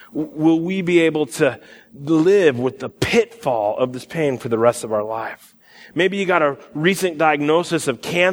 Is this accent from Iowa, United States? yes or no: yes; Iowa, United States; I'm from Iowa. We don't really have too many cliffs, you know? Pretty flat there.